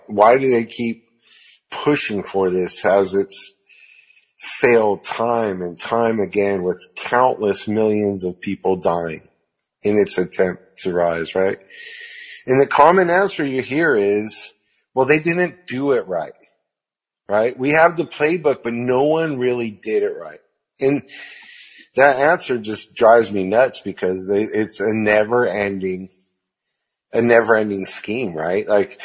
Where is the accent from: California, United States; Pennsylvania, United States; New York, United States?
California, United States; San Francisco; I'm from San Francisco, so that's very kind of prominent.